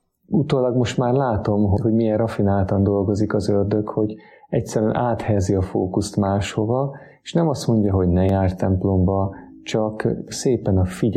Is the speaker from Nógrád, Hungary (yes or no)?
yes; Salgótarján, Nógrád, Hungary; born there